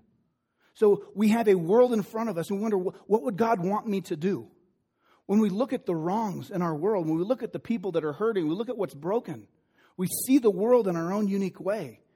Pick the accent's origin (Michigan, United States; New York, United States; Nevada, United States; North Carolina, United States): Nevada, United States; Reno; They will say stuff, you're from Reno. Oh, Reno, that's such a hard place.